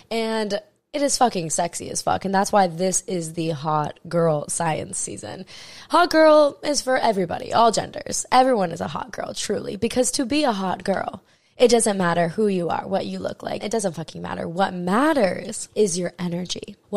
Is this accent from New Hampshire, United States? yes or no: no; Hawaii, United States; And if you don't know, I'm born and raised in Maui, Hawaii